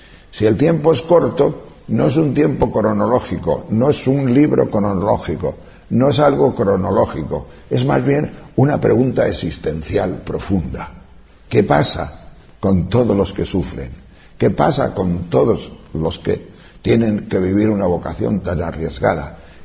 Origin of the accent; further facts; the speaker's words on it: Madrid, Community of Madrid, Spain; nos preguntaban, ¿de dónde sois? De Madrid.